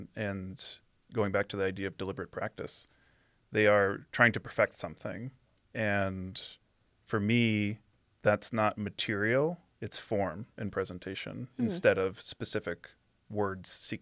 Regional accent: New York, United States; I grew up outside New York City, so after undergrad, I moved back with my parents and went into Manhattan

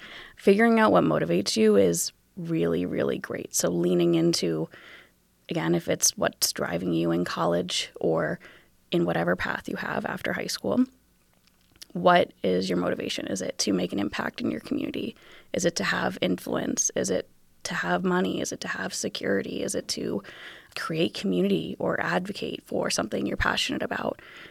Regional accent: New England, United States; I'm from New England originally, and they play field hockey out there.

